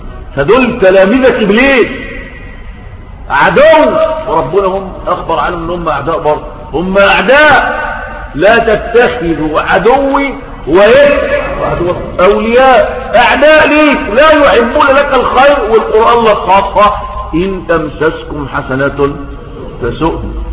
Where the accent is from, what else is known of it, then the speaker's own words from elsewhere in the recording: Egypt; ولم تقع ان راجل عندنا في مصر جوز بنته عندها 12 سنة